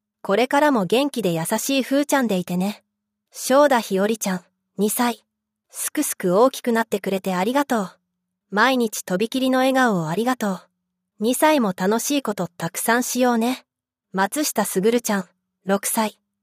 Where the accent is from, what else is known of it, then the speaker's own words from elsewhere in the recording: Azerbaijan; Japanese is a second language; 35年前、ソビエト連邦軍が私の故郷アゼルバイジャンに侵攻しました。その夜は、行き交う戦車のエンジン音と銃声が家の前で鳴り続け、当時10歳だった私の頭にしばらく残って消えませんでした。